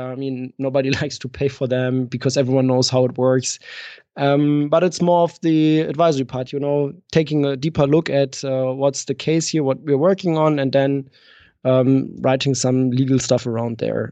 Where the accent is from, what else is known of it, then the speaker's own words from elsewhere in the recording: Frankfurt, Hesse, Germany; I was raised in Bergen-Enkheim. That's part of Frankfurt, and it's my home city. You know, I grew up there, lived there for most of my time, for about 22 years. My parents still live there.